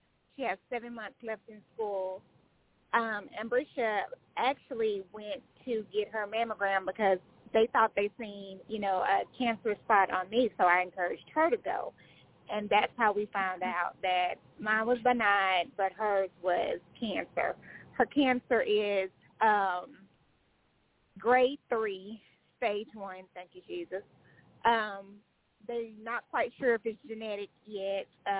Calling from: Longview, Texas, United States; Texas. I'm sorry. Longview, Texas. It's kind of close to Tyler and Dallas.

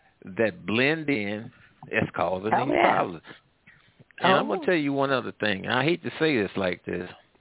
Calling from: St. Louis, Missouri, United States; Well, I'm calling from the Midwest and the South, St. Louis area.

